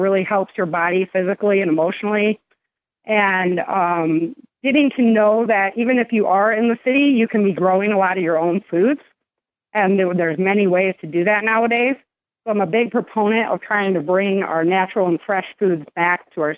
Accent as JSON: {"language": "English", "region": "Michigan", "country": "United States", "tie": "born or raised there", "said": "So when I grew up out in Michigan, and I just loved being out in the trees and just spending time out in nature."}